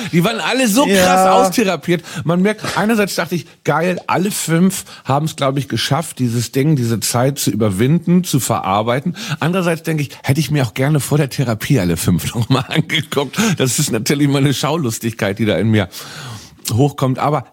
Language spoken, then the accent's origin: German; Hamburg, Germany; für die Flensburger sind wir Hamburger Münchner. Die Münchner des norddeutschen Volks.